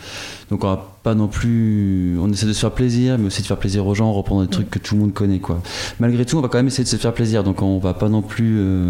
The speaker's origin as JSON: {"language": "French", "town": "Saintes", "region": "Nouvelle-Aquitaine", "country": "France", "tie": "born or raised there", "said": "j'ai un petit peu bougé, mais oui, je suis né à Sainte et ça fait."}